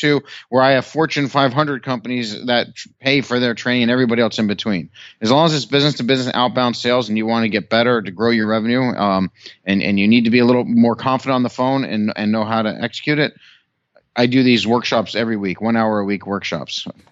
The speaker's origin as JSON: {"language": "English", "town": "White Plains", "region": "New York", "country": "United States", "also_born_or_lived": "Arizona / Ohio", "said": "I'm originally from upstate New York, I'm originally from New York, you know, the White Plains area."}